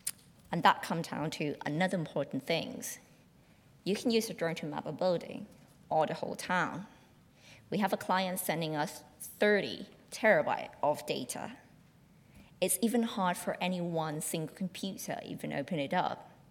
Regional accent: Thailand; I come from Thailand, we're a developing country.

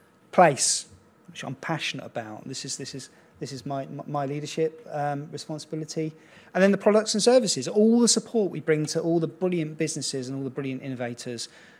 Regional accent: South East England, United Kingdom; born there; now in North Yorkshire, United Kingdom; Unfortunately, I was born just outside of Slough.

